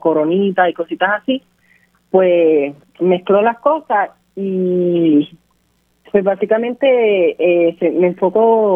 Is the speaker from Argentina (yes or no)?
no; San Sebastián, Puerto Rico; also born or lived in Mayagüez; soy de San Sebastián, nací en Mayagüez y recientemente en septiembre cumplí 16 años.